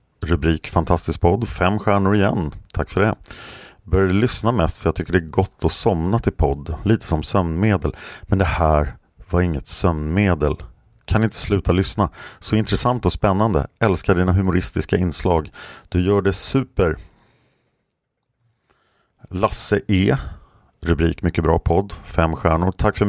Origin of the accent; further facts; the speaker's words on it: Sweden; som svensk kan man inte se